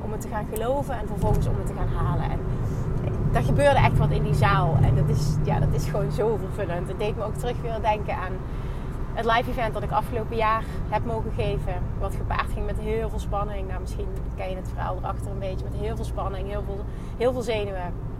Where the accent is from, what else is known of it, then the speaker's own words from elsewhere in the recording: Limburg, Netherlands; In Limburg, in Midden-Limburg, eigenlijk in de buurt waar ik vandaan kom.